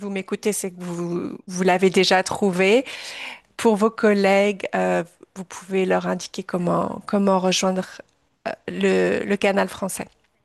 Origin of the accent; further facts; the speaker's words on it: United Kingdom; je viens du Royaume-Uni